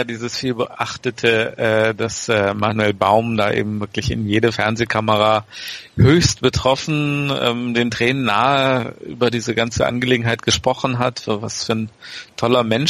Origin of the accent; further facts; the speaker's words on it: Bremen, Germany; als Bremer, der sagt, sowas geht gar nicht, denn ich weiß, auch in Bremen finde ich es zwar total scheiße